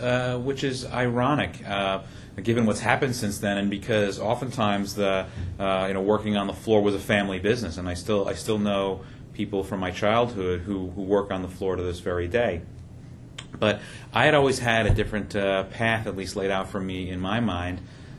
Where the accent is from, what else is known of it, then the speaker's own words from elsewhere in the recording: New York, United States; born there; Well, I was born out in Long Island, Suffolk County